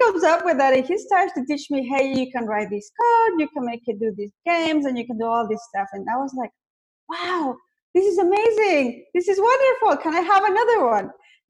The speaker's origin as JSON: {"language": "English", "country": "Ecuador", "lives_now": "United States", "said": "So I wasn't born here in the US. I was born in South America."}